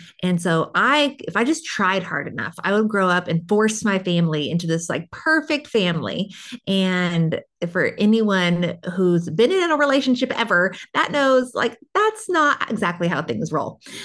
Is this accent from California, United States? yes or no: yes; California, United States; But I was raised mostly in Southern California and in a really dysfunctional home.